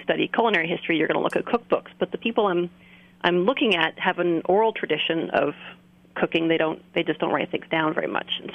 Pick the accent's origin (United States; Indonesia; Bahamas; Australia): United States; California; I'm from California myself